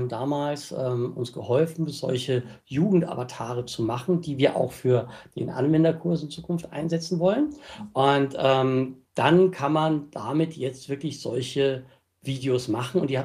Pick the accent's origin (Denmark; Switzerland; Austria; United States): Austria; accent: Austrian; ich wohne tatsächlich in Österreich, ich bin gebürtiger Österreicher, pendle aber zwischen den Ländern hin und her.